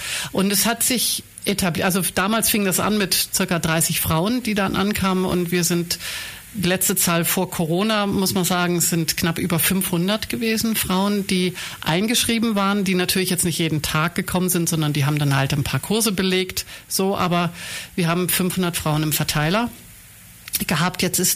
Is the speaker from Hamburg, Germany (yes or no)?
yes; Hamburg, Germany; moved away as an adult; also born or lived in Munich; Nein, also ich bin gebürtige Hamburgerin. Mhm. Und habe nach dem Abitur bin ich dann tatsächlich aus Hamburg weg und habe dann war 2 Jahre im Ausland